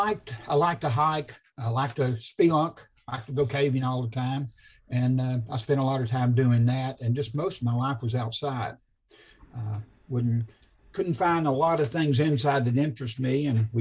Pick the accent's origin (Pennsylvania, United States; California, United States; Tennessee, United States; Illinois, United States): Tennessee, United States; Oak Ridge; I grew up in Oak Ridge.